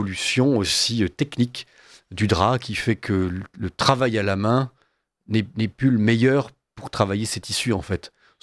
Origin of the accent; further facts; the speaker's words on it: Bayonne, Nouvelle-Aquitaine, France; Je viens de Bayonne, donc moi, j'ai aucun problème avec ça.